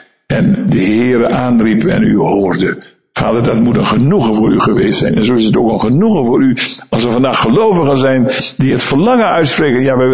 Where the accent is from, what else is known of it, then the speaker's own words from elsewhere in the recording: Schildwolde, Groningen, Netherlands; van Schildwolde, waar ik ben opgegroeid